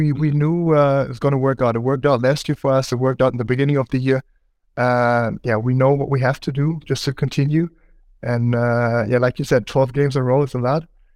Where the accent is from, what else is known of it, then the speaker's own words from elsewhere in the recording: Hamburg, Germany; now in Berlin, Germany; I'm from Hamburg, also a big city in Germany